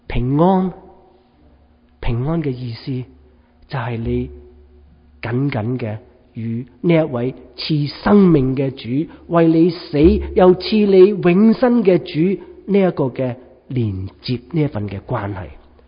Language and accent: Cantonese; China; 我哋中国人好鍾意呢咁样呢排队呢